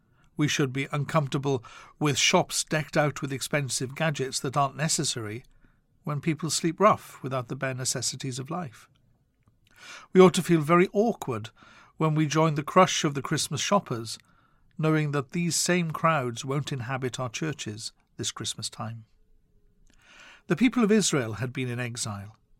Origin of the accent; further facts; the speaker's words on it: Wales, United Kingdom; my home country of Wales, and even to Britain, and I could even extend to being a European